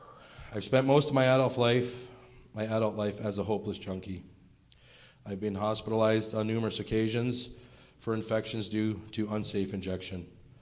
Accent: Crystal Beach, Ontario, Canada; I'm 38 years old, and I'm from Crystal Beach, Ontario.

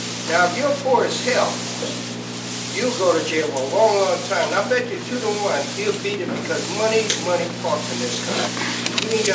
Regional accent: New York, United States; I come out here from New York. I'm a struggling actor and a singer and a pianist

